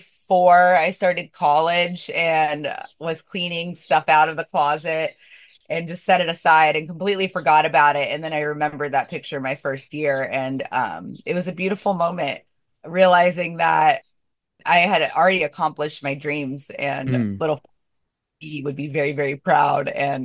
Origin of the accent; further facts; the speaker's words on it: United States; I don't know Celsius because I'm American, but it's 80